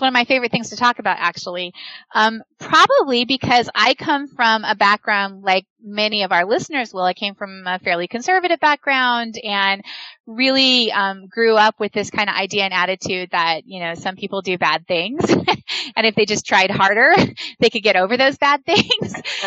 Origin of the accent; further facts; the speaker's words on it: California, United States; So I am a local girl, finally come home. I was born here in Humboldt County. My family's been here for about three generations now.